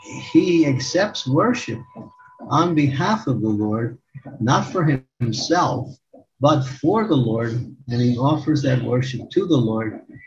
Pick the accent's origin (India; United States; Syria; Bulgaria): India; I grew up in India, and we all knew about Krishna. We grew up in our families, and we would honor Krishna. We would go to the temple of Krishna.